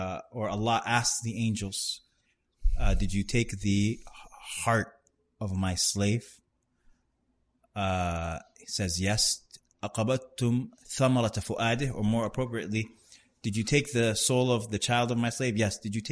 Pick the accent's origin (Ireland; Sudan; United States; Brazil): Sudan; Growing up in Sudan, a kid or a child is called, in rural places, a shafi'.